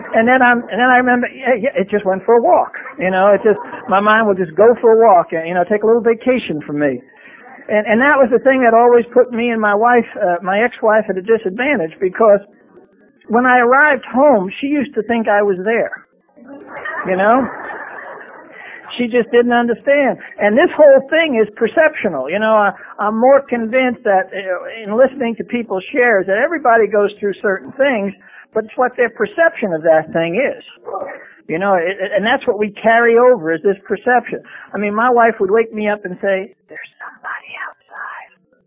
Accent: Brooklyn, New York, United States; you know, it was the same way I grew up in Brooklyn. And when I was living there, crime was organized.

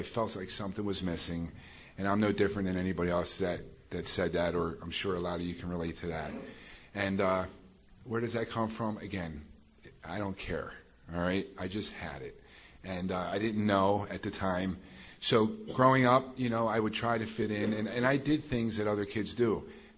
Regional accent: Pennsylvania, United States; I'm from Delco, Delaware County, south of Philadelphia, and that's what we did.

